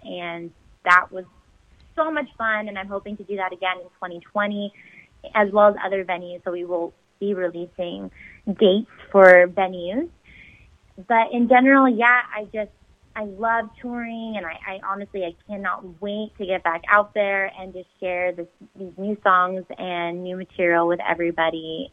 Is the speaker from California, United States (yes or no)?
yes; Malibu, California, United States; I'm from Malibu, California, and I've been singing and writing music since I was a little girl.